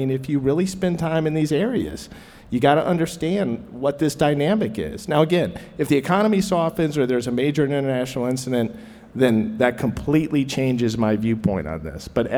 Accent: Midwest, United States; You know, I spent a lot of time in California. I spent a lot of time in New York. But I was raised in the Midwest

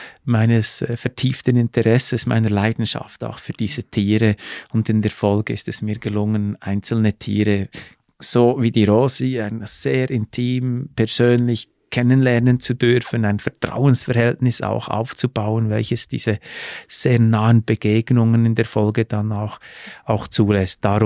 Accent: Bern, Switzerland; Also ich habe ja meine Wurzeln in der Schweiz, bin auch in der Bernstadt Bern geboren.

